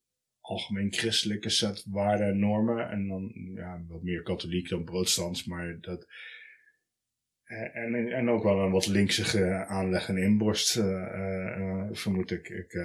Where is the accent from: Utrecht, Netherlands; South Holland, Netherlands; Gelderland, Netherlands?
Gelderland, Netherlands; Beuningen; Ik ben geboren in Beuningen, hier niet zo heel ver vandaan. Eigenlijk het volgende dorp. Daar opgegroeid als oudste in een gezin van drie.